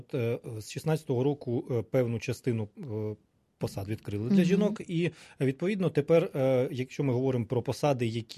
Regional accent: Bila Tserkva, Kyiv Oblast, Ukraine; От я сам родом з Білої Церкви

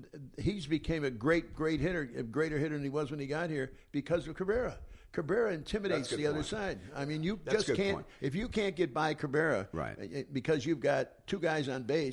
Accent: Chicago, Illinois, United States; I mean, I grew up in Chicago.

